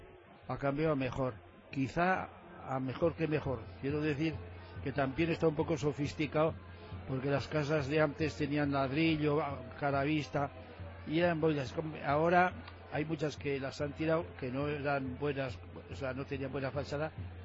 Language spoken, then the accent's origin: Spanish; Viana, Navarre, Spain; Yo soy de Viana, mis padres eran de Viana, mis hijas son de Viana, mis abuelos, mis bisabuelos, en fin, o sea que tengo la quinta esencia de Viana, la llevo en mi sangre.